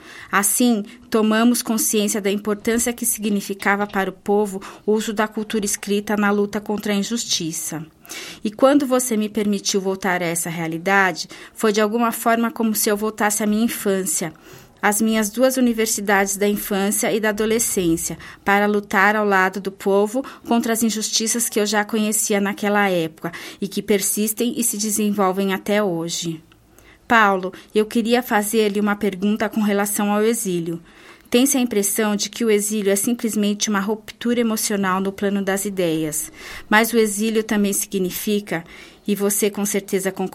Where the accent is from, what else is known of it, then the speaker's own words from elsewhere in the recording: Lebu, Biobío, Chile; compreendi melhor o vilarejo de onde venho e onde nasci. Porque, no fundo, penso que a minha grande universidade foram dois pequenos vilarejos, Lebu e Perruém, onde fiz minha experiência de menino e de adolescente. Lebu, zona mineira, a mais pobre do Chile.